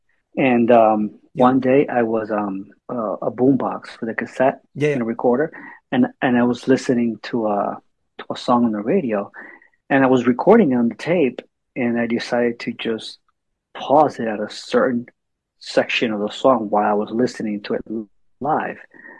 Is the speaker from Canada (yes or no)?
no; San Juan, Puerto Rico; I grew up in San Juan, Puerto Rico, in the Caribbean.